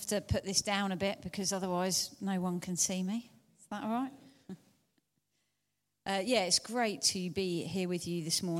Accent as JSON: {"language": "English", "town": "Hastings", "region": "South East England", "country": "United Kingdom", "tie": "born or raised there", "said": "So I grew up in Hastings, living in poverty myself from a very working class family. As a kid, I lived on the 16th floor of a block of council flats"}